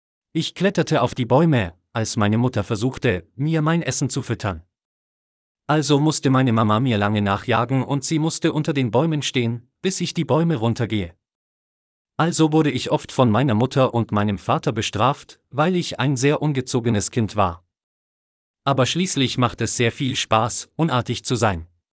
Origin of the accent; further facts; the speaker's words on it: Sri Lanka; ich komme aus Sri Lanka.